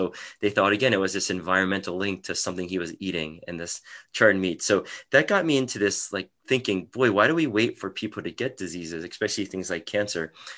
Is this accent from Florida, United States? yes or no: no; Baltimore, Maryland, United States; I was a local kid. I grew up in Baltimore.